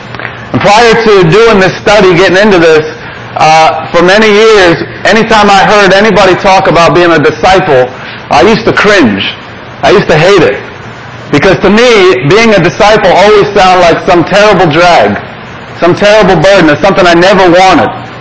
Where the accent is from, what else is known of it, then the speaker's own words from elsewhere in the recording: Philadelphia, Pennsylvania, United States; As Rich said, we're from Philadelphia, Pennsylvania. But actually, a year ago, this time a year ago, we lived in Boston, Massachusetts